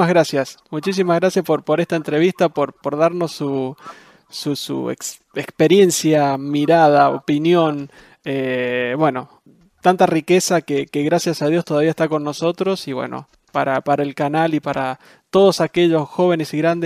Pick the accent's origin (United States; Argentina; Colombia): Argentina; como argentino tenemos que saber que dieron la vida, que fueron valientes